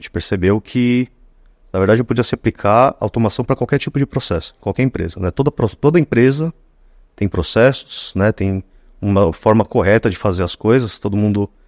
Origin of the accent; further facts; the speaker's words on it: São Paulo, Brazil; Eu sou São Paulo, Zona Leste, São Paulo.